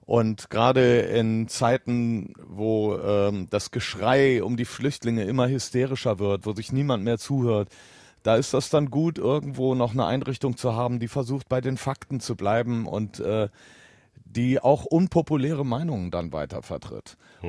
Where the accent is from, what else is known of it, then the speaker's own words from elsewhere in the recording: Düsseldorf, North Rhine-Westphalia, Germany; Das hat uns als Düsseldorfer dann schon sehr, sehr beeindruckt